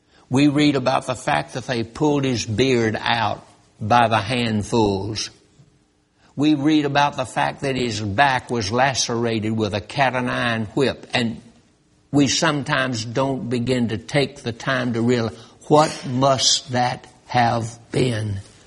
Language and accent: English; Roxboro, North Carolina, United States; I was raised in Roxboro, North Carolina. That's 83 miles south of Lynchburg, Virginia. That's 45 miles north of Raleigh, North Carolina.